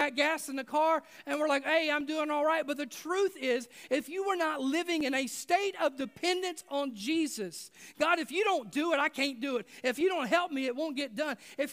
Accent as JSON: {"language": "English", "country": "United States", "said": "I'm not trying to be critical of being an American, because I love being an American, and I love cheeseburgers."}